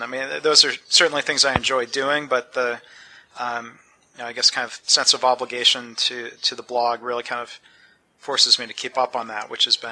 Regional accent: Michigan, United States; I think, some of the original spark back to growing up in the Detroit suburbs. You know, my dad has been in the auto industry his whole career.

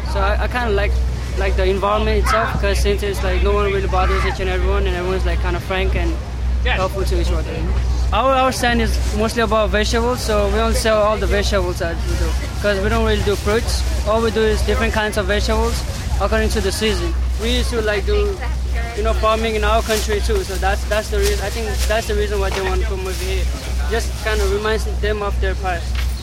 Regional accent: Kathmandu, Bagmati, Nepal; now in United States; I'm from Nepal. I'm from Kathmandu, and I used to study in Nepal. I stayed there for 10 years, and over here, I came over here in 2008, and I've been here for 4 years.

